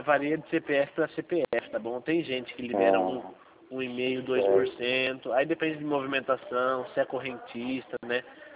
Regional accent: São Paulo, Brazil; Sou do interior de São Paulo

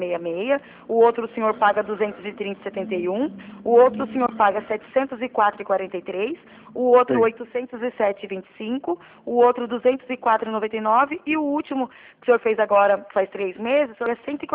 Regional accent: Capivari, São Paulo, Brazil; Eu sou de Capivari, estado de São Paulo.

